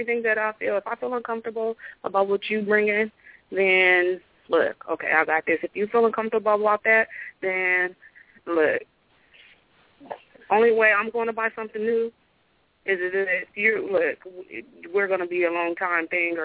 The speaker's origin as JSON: {"language": "English", "region": "California", "country": "United States", "said": "I'm from California, but all day I got you."}